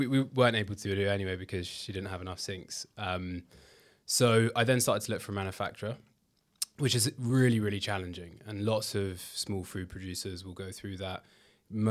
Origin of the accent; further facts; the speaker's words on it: London, United Kingdom; So I grew up in Kensal Rise in Northwest London